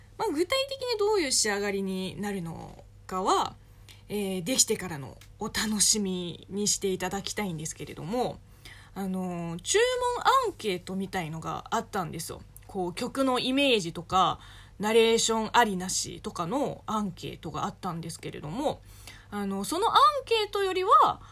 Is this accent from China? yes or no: yes; China; 中国生まれ中国育ちの私